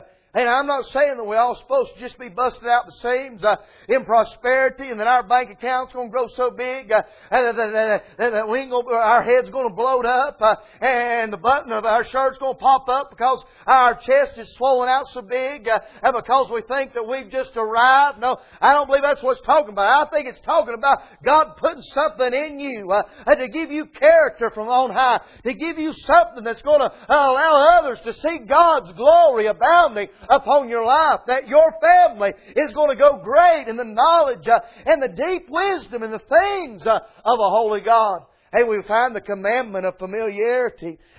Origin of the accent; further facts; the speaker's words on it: North Carolina, United States; I was raised up in Swain County. I was raised up in the hills of these mountains on this eastern seaboard.